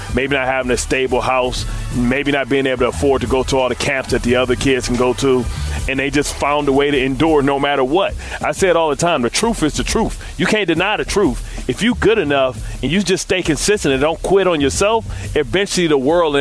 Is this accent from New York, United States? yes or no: yes; New York, United States; I'm from New York. I've always been a fan.